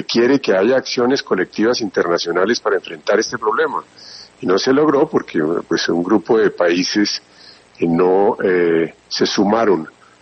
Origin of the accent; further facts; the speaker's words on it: Colombia; como colombiano